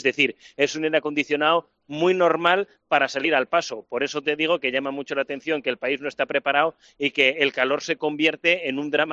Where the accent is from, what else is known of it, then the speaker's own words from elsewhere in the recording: Madrid, Community of Madrid, Spain; now in Belgium; yo recuerdo que soy de Madrid